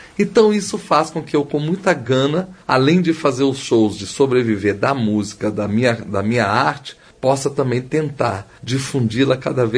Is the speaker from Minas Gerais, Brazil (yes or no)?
yes; São João del Rei, Minas Gerais, Brazil; trabalhando agora um ensino de viola caipira nas escolas rurais da minha cidade natal, que é São João del Rei.